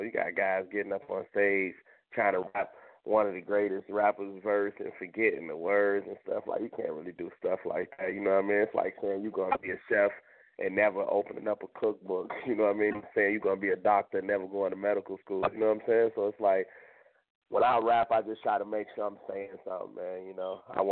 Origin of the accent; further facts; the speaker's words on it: Chicago, Illinois, United States; I mean, I was growing up in Chicago, but I was, like, a fan of East Coast rap, you know.